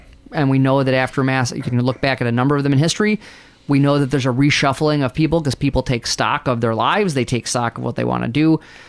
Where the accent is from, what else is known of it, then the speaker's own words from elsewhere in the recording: New York, United States; I tell people all the time that I am from New York.